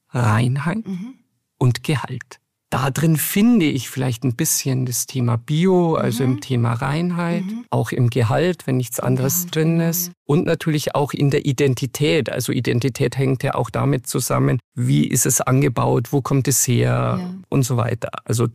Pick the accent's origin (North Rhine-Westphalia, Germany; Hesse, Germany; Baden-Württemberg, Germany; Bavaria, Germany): Bavaria, Germany; als Bayer